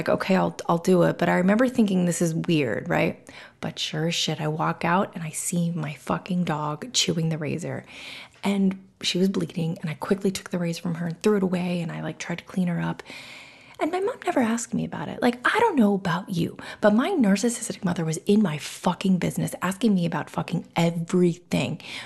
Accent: Florida, United States; because my mom lived in New York, and we followed my grandparents down to Florida when I was two. So I grew up in Florida

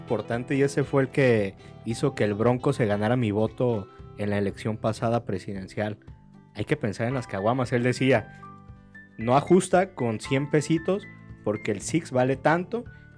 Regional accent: Jalisco, Mexico; algo que me conflictúa mucho como mexicano, como jalisciense sobre todo, es el tequila

